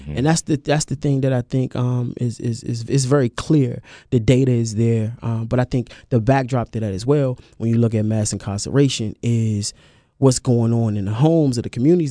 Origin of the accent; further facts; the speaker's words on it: Washington, District of Columbia, United States; Well, so I'm from Washington, D.C., as you stated